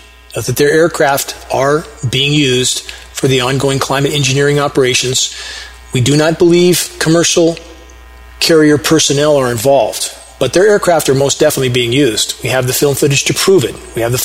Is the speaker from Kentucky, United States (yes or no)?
no; Upland, California, United States; It's every bit as filthy as the smog capital of the world where I grew up in Upland, California in the 70s.